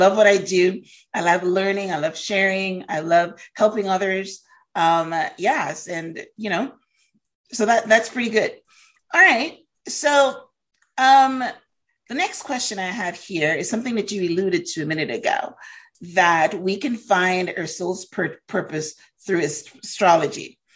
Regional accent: Guyana; born there; I was born in Guyana. Guyana is a third world country, is a very poor country. And I was born in poverty.

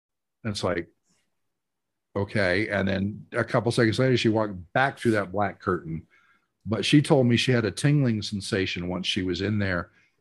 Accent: Florida, United States; The first one, I grew up in Florida. Let me put that out there.

